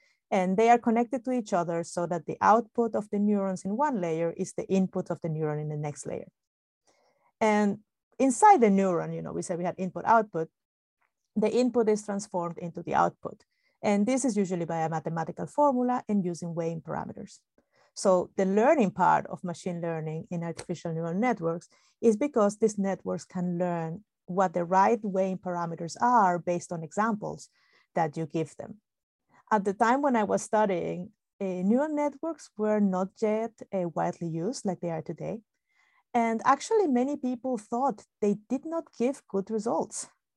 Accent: Venezuela; also born or lived in Japan; Well, from my side, I grew up in Venezuela and got my undergraduate degree in systems engineering there.

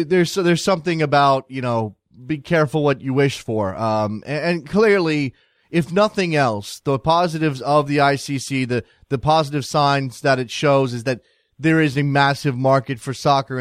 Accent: United States; We are we're spoiled. As American soccer fans, we are completely and utterly spoiled.

